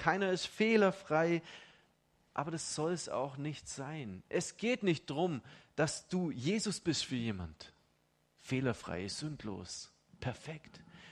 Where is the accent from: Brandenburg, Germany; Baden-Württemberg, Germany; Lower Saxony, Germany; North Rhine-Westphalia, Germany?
Baden-Württemberg, Germany; ich bin Schwabe